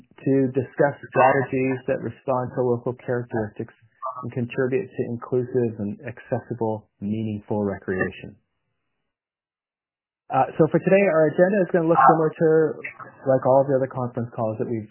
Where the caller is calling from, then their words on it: Yellowknife, Northwest Territories, Canada; it's also sometimes known as Yellowknife in the Northwest Territories.